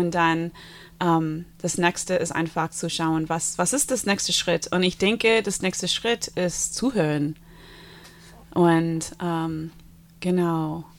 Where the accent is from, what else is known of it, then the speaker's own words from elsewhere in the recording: United States; German is a second language; now in Germany; für mich als Amerikanerin, das ist ein schweres Thema mit so Gun Control in Amerika